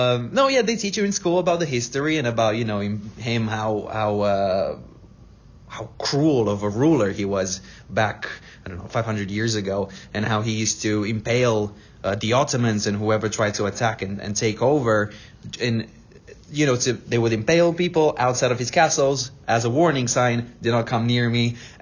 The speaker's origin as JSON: {"language": "English", "region": "Transylvania", "country": "Romania", "tie": "born or raised there", "said": "growing up in Transylvania, it wasn't that advertised as, oh, come to Transylvania, the land of Dracula."}